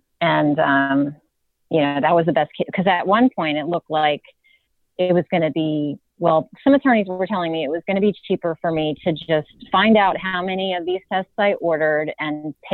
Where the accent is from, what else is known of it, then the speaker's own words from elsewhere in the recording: Virginia, United States; But then I spoke to some friends of mine who are attorneys in Virginia, and I'm from Virginia